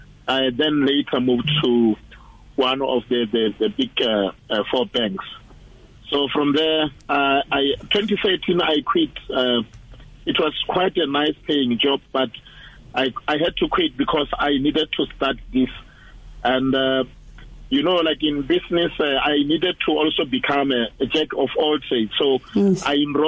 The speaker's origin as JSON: {"language": "English", "region": "Limpopo", "country": "South Africa", "tie": "born or raised there", "said": "I was born and bred in Limpopo province. I come from an area called Madeira, Asikororo. So that's where I did all my schoolings."}